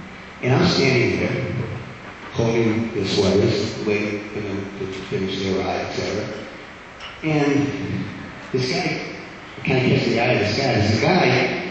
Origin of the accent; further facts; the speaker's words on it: Scituate, Massachusetts, United States; And I went back to my hometown, I've been near Boston, Massachusetts, Situate.